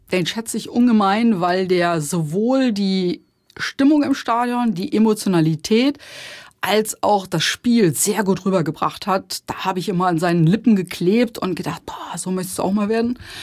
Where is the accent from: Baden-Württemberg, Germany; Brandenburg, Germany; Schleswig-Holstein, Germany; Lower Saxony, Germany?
Lower Saxony, Germany; Ich komme aus dem Harz, VfR Osterode ist unsere Heimatmannschaft.